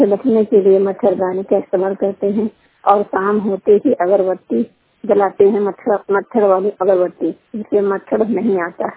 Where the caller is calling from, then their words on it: Godda, Jharkhand, India; मैं झारखंड के गोड्डा जिला से बोल रही हूँ। मेरे गांव का नाम बंदनवार है।